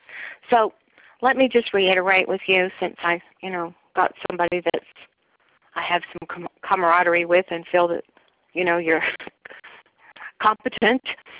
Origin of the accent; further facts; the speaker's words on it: the South, United States; she sounded Southern, and I'm from the South.